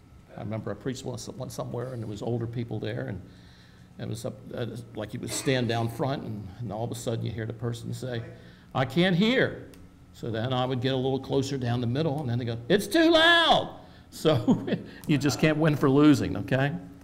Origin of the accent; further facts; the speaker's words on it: Maryland, United States; I'm from Maryland.